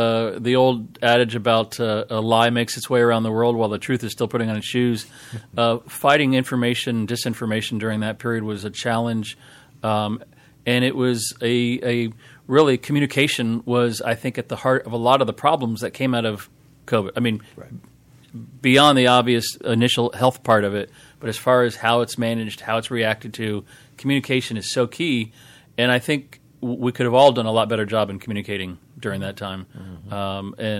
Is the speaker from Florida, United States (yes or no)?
yes; St. Petersburg, Florida, United States; I was born and raised right here in St. Petersburg, grew up in West St. Pete, all local schools, Tyrone Elementary, Azalea Middle, the Bogasega High School.